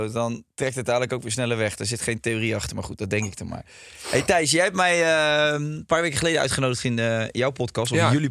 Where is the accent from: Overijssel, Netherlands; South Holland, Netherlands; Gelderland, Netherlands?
South Holland, Netherlands; Rotterdam; Rotterdam.